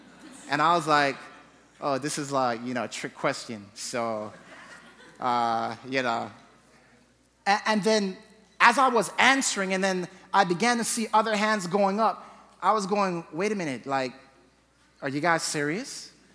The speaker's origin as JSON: {"language": "English", "country": "Jamaica", "tie": "born or raised there", "said": "I visited my hometown, Jamaica, some time ago."}